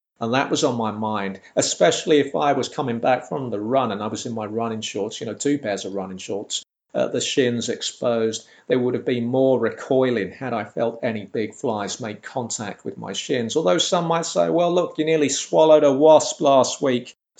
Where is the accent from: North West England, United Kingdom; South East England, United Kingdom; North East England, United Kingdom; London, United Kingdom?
London, United Kingdom; Lambeth; when I was growing up in Lambeth, it was certainly not uncommon. I mean, I lived round the corner from Atherfold Road, SW9, the dirtiest street I have ever known